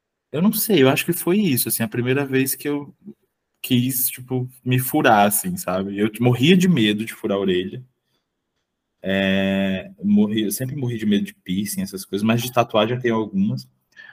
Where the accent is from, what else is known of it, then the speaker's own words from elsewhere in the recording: Natal, Rio Grande do Norte, Brazil; now in São Paulo, Brazil; eu sou natural de Natal, Rio Grande